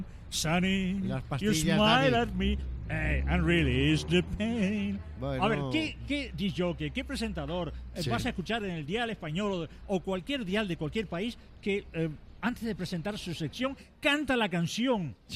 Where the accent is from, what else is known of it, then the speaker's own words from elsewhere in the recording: Uruguay; Bueno, soy uruguayo, pero está al lado mucho de tiempo en Buenos